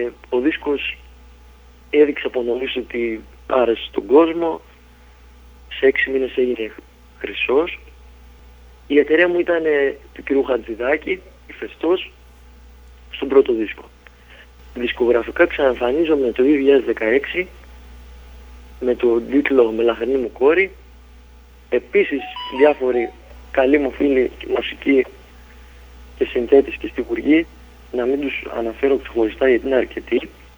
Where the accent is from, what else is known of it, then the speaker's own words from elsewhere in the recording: Chania, Crete, Greece; Κατάγομαι από τη Ζούρουα Κηδονίας, την επαρχία Κηδονίας. Μεγάλωσα στα Χανιά